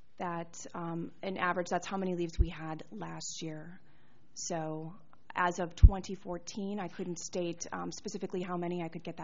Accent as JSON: {"language": "English", "town": "Greendale", "region": "Wisconsin", "country": "United States", "tie": "born or raised there", "said": "I'm born and raised in Milwaukee County, from Greendale, went to UW-Madison, then went to Northwestern for my master's."}